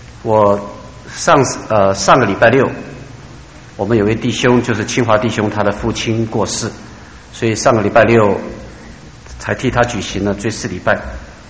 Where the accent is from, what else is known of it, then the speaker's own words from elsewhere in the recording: China; 因为在我们中国人的观念当中，认为只有那些坏蛋才会遭受苦难